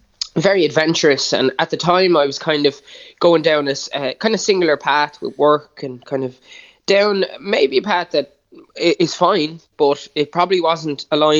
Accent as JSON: {"language": "English", "town": "Dunmore East", "region": "Munster", "country": "Ireland", "tie": "born or raised there", "said": "Well, I grew up in Dunmore East"}